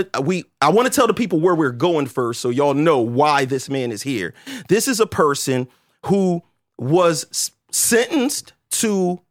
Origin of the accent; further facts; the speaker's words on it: Camden, New Jersey, United States; because I'm from Camden, New Jersey. You know what I'm saying?